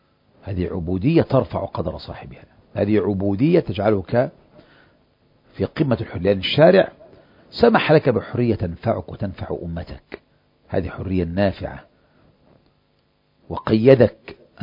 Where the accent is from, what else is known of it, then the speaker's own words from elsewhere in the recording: Egypt; now in United States; هل تسوي بيني أنا كمصري في أمريكا وبين الأمريكي؟